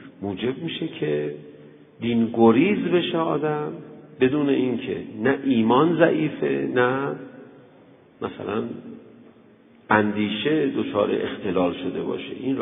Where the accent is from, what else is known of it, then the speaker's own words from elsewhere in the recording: Tehran, Tehran Province, Iran; من یادم بچگی تو همین تهران یکی از مسائلی که جزو مسائل روزمره بود مثل نماز روزی 5 مرتبه بهش میپرداختیم مسئله سوخت بود.